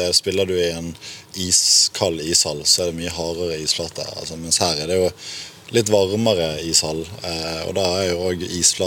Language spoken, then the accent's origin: Norwegian; Sirdal, Agder, Norway; Jeg er fra Sirdal.